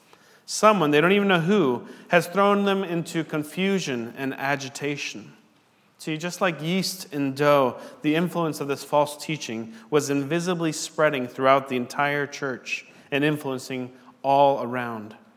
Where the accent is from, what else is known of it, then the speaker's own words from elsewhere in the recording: Washington, United States; And if I were to say, it looks like the mountain is out, you would know I'm from Washington.